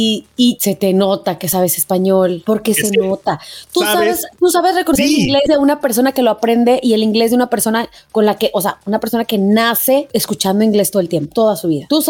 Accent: Mexico; yo soy mexicana, pero soy de tez blanca.

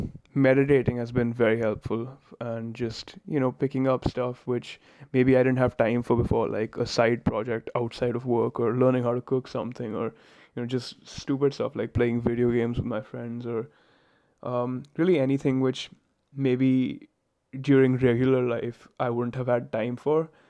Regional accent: India; moved away as an adult; now in London, United Kingdom; I'm 23, and I'm a software engineer. I'm originally from India, but for the last 7 months, I've been living in London.

